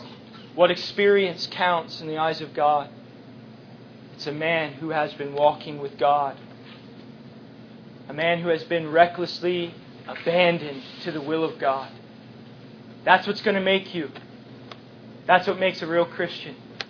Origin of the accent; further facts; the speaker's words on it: Dallas, Texas, United States; born there; I was born in Dallas, Texas, Dallas proper, in a pretty bad part of town.